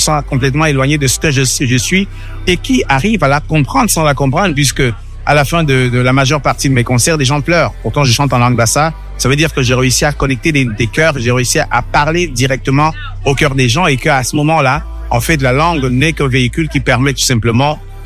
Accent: Cameroon; moved away as an adult; now in United States; c'est pour ça que je suis parti du Cameroun. Je suis allé m'installer en France.

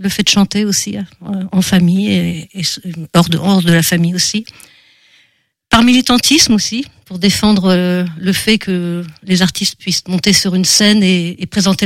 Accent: Angers, Pays de la Loire, France; Je viens d'Angers, pourquoi tu me demandes d'où je viens?

